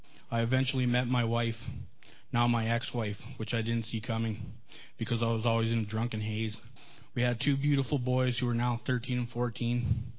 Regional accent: Fort Macleod, Alberta, Canada; also born or lived in Edmonton; I was born in Edmonton. Go Calgary. No shoes. All right. Okay. I was raised on a piece of God's green earth 16 miles south of Fort

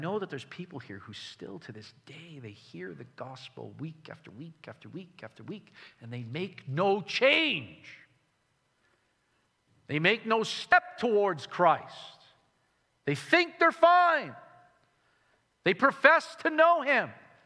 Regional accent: Canada; I'm like, what? I'm Canadian.

